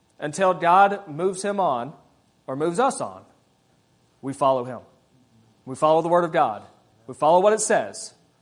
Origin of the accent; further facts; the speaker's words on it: United States; And as an American, if we had the same thing here